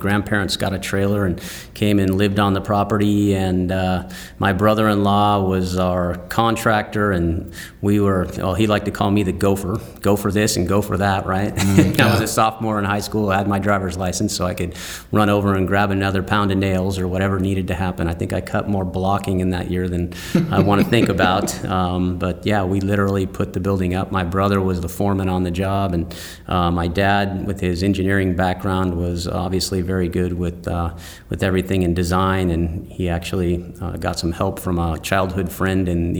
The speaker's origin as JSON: {"language": "English", "town": "Santa Rosa", "region": "California", "country": "United States", "tie": "born or raised there", "also_born_or_lived": "Napa", "said": "And I grew up in Santa Rosa. Well, my brother and sister both went to high school in Santa Rosa, actually. It's over in Sonoma County."}